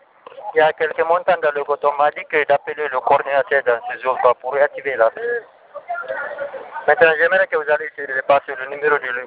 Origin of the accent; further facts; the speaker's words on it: Matoto, Conakry, Guinea; Bon, Matoto, je suis de Matoto.